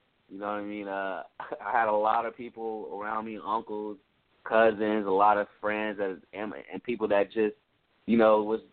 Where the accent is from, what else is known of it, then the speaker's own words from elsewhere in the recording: Compton, California, United States; So, just being a lot, growing up in Compton, man, was tough, but I learned a lot